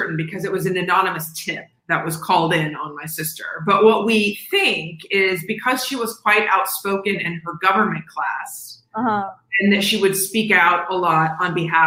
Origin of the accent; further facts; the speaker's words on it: Celina, Ohio, United States; also born or lived in Nebraska; No, I was born in Nebraska, raised in Ohio, but we traveled back to Jordan all the time, like almost every summer.